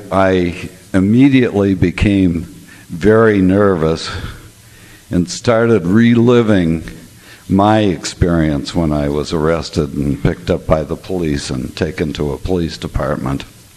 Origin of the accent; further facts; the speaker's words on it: Chicago, Illinois, United States; I'm a grateful recovering sexaholic. I'm from the Chicago area.